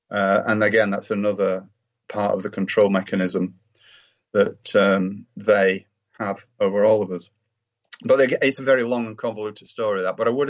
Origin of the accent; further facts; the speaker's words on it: United Kingdom; me as a Brit